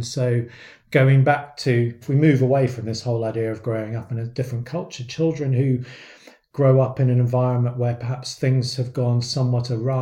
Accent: United Kingdom; being a British kid from a town where I didn't even think there was an ice rink, frankly, I didn't know the faintest thing about ice hockey, and I couldn't skate.

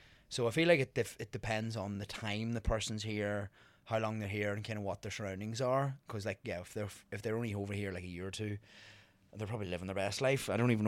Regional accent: Ireland; obviously me growing up in Ireland

